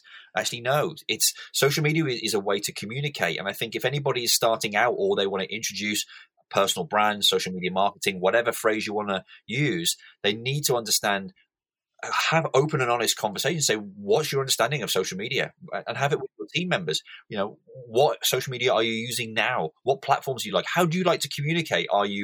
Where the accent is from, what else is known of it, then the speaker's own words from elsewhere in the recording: Northwest, United States; I am a guy from the Northwest, however, living in the South at the moment.